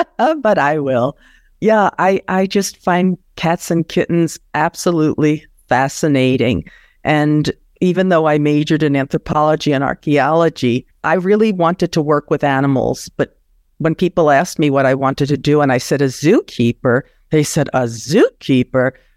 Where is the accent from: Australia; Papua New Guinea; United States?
United States; New York; I can remember when I grew up in New York bringing home kittens and unfortunately even puppies.